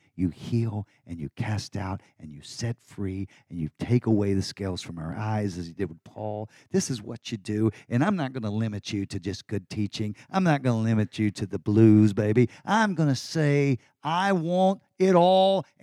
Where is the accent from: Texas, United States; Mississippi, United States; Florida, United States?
Texas, United States; But I'm a Texan, and I don't do things like that.